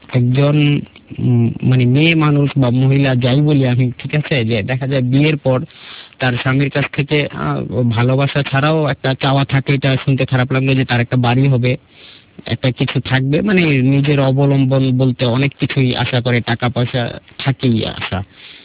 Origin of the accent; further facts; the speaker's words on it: Chandpur, Chittagong Division, Bangladesh; born there; আমি আসলে জন্মগ্রহণ করেছিলাম আমার নানু বাড়িতে চাঁদপুরে।